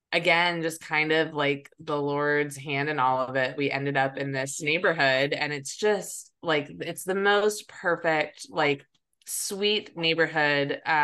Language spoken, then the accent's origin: English; Salisbury, North Carolina, United States; So I am from Salisbury, North Carolina, which is like 45 minutes north of Charlotte.